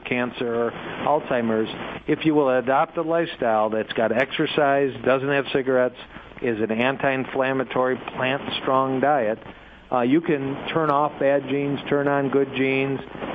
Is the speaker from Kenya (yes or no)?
no; Detroit, Michigan, United States; two major hospitals, happened to be in my hometown in Detroit